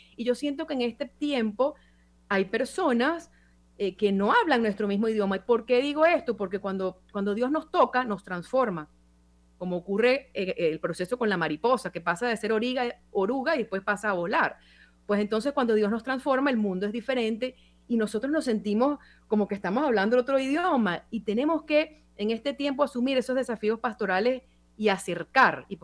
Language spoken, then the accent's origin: Spanish; Venezuela; desde aquí, desde esta esquina, como venezolana, he aprendido muchísimo.